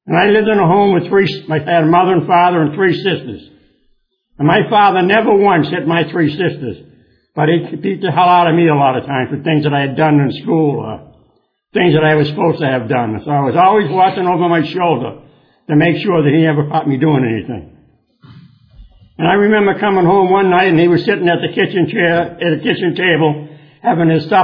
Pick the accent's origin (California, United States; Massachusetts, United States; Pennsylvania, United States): Massachusetts, United States; Charlestown; moved away as an adult; But I come from a little town, and I just had a movie about the town I come from. The name of it was Town, and that's Charlestown, where I come from.